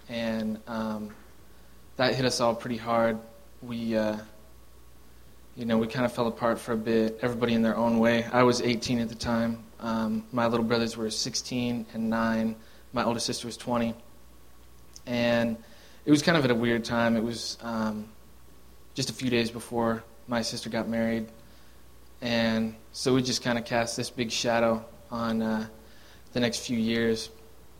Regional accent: Pullman, Washington, United States; I grew up in Pullman, Washington, which is on the east side of the states where WSU's at.

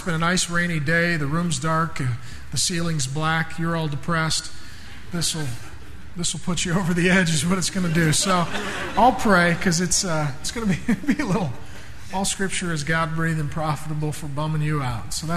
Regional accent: Seattle, Washington, United States; I was raised here in Seattle

